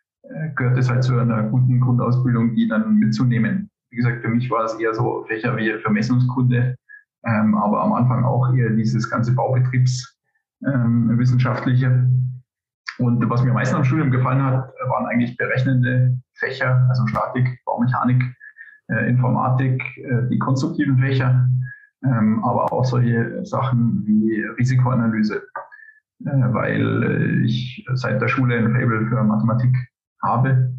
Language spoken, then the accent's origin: German; Bavaria, Germany; moved away as an adult; also born or lived in United States; now in Zurich, Switzerland; ich komme eben aus der Oberpfalz, habe da 25 Jahre mehr oder weniger gelebt und habe mich nach der Promotion im Endeffekt entschlossen, ins Ausland zu gehen, war in den USA. Bin jetzt aktuell in Zürich